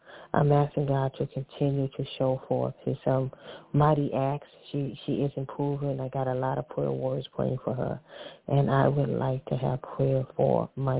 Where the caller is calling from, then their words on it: Illinois, United States; I'm calling from Illinois.